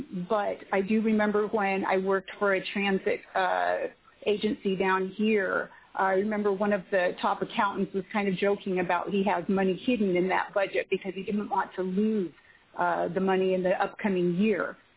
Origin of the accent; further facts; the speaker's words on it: Juneau, Alaska, United States; now in Mill Creek, United States; I live down in the Mill Creek, Washington area, just north of Seattle. I was born and raised in Juneau.